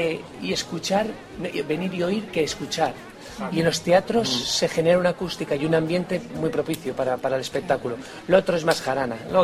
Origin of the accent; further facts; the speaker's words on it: Cantabria, Spain; Mira, Cantabria lo es todo, es mi madre, es mi tierra, es absolutamente todo, es donde volver. Asturias, mi segunda patria, de donde son mis antepasados y de donde es mi media naranja.